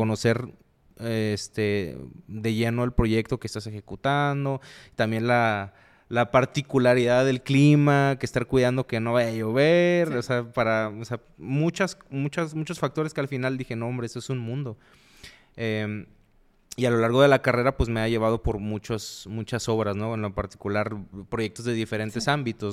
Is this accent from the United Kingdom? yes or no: no; Tabasco, Mexico; Yo soy de Tabasco.